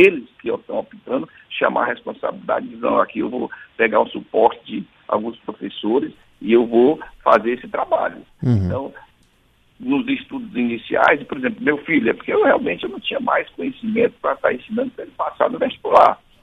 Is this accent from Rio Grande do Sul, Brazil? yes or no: no; Ceará, Brazil; now in Fortaleza, Brazil; Eu vim do interior, do Ceará, para Fortaleza, e aqui cheguei analfabeto